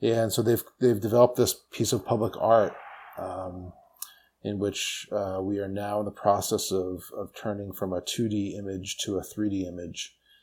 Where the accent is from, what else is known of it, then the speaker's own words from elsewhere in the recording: Massachusetts, United States; So I am hailing from Massachusetts, just outside of Boston.